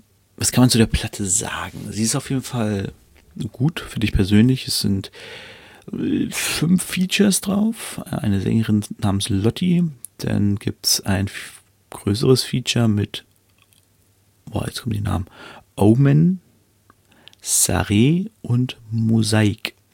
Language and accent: German; Hanover, Lower Saxony, Germany; Ich bin ja kein richtiger Norddeutscher. Aber der Rest von Deutschland denkt immer, dass wir Norddeutschen sind. Wir hier in Hannover. Also hundertprozentig norddeutsch würde ich uns jetzt nicht bezeichnen. Wir sind im südlichen Teil von Niedersachsen.